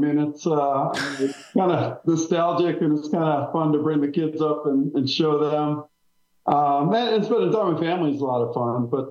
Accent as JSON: {"language": "English", "region": "Wisconsin", "country": "United States", "tie": "born or raised there", "said": "I mean, think about Charlie, just like every other kid growing up in Wisconsin."}